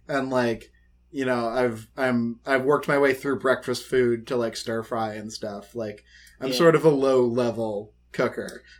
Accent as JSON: {"language": "English", "country": "United States", "said": "I say savory because I'm American."}